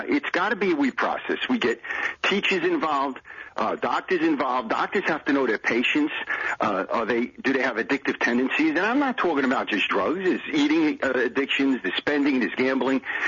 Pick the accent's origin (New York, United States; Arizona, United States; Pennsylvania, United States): New York, United States; Brooklyn; I'm from Brooklyn originally.